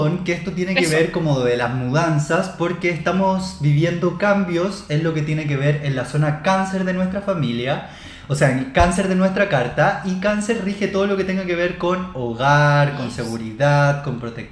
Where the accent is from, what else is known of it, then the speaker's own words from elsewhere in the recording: Los Andes, Valparaíso, Chile; now in Santiago, Chile; Pero me vine de Los Andes a Santiago.